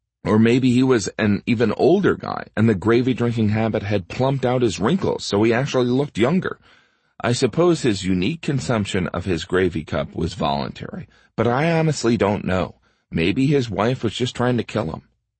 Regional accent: Indiana, United States; A while ago, I was back in Indiana, in my hometown, walking around the Kmart, or as we called it, the mall.

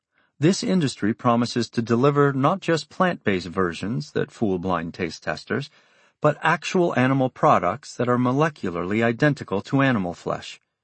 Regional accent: Texas, United States; an hour away from my hometown in rural Texas.

